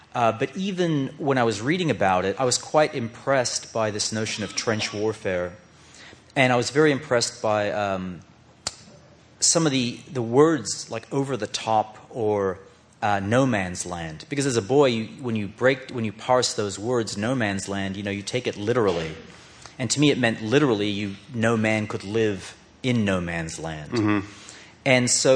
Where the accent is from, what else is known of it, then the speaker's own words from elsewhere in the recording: Australia; I grew up in Australia. That's where I spent my childhood.